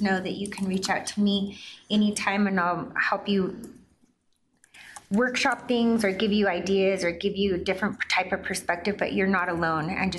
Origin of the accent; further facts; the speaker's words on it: Denver, Colorado, United States; And when we were growing up in Northwest Denver, and I grew up during the summer of violence in Northwest Denver and lost a lot of friends in high school